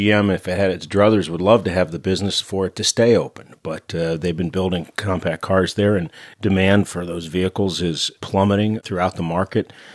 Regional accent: Canton, Ohio, United States; Well, Ohio is I'm a native Ohioan. I'm from Canton, Ohio

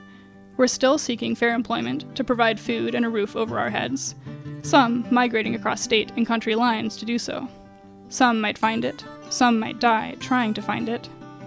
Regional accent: Amarillo, Texas, United States; from Amarillo, Texas

